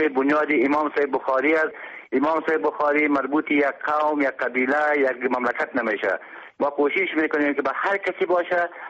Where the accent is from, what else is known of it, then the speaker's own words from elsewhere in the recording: Bukhara, Bukhara Region, Uzbekistan; now in Afghanistan; بله، آسیب از بخارا آمدم.